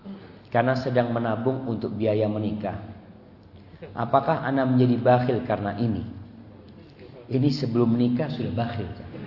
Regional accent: Cilegon, Banten, Indonesia; Baik, saya datang dari Cilegon, masya Allah. Cilegon ini Banten, jemaah.

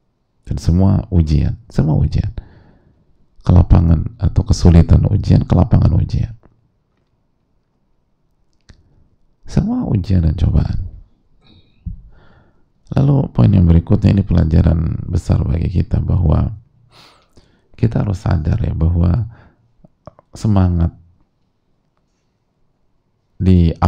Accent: East Nusa Tenggara, Indonesia; now in Depok, Indonesia; Saya dari NTT, domisili Depok.

